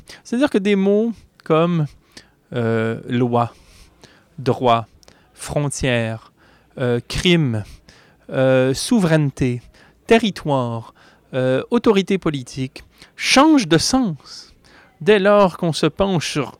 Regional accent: Quebec, Canada; Je suis québécois, j'ai fait mes études en France

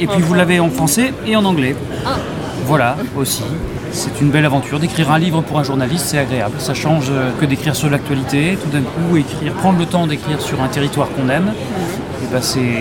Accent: Nouvelle-Aquitaine, France; Je suis né en Charente-Maritime, il y a 54 ans. Et puis je trouve que c'est un département très agréable à vivre. J'y ai toujours vécu.

